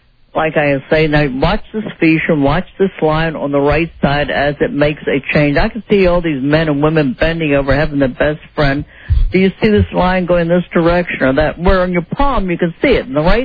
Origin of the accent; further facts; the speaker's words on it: Washington, District of Columbia, United States; I'm in Washington, D.C., my hometown.